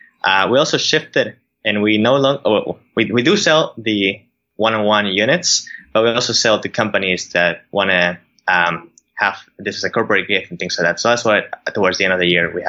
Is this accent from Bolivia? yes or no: yes; Bolivia; English is a second language; moved away as an adult; now in United States; I was born and raised in Bolivia. Mm-hmm. I came to the US 4 years ago, to UCLA.